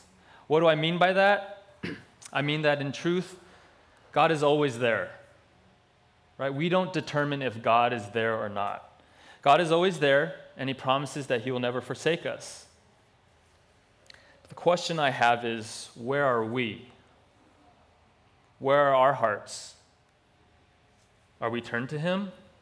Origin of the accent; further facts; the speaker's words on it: Hawaii, United States; accent: Hawaiian; She didn't want me to get into my Hawaiian accent, and you know, that always happens when you go there, you start talking like